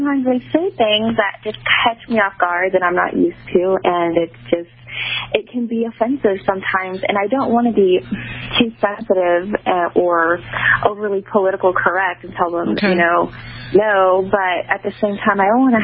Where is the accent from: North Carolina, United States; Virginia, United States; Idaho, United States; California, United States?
California, United States; now in Oklahoma, United States; I'm Hispanic, and I'm from California, and I moved to Oklahoma, and people like to point out that I am Hispanic.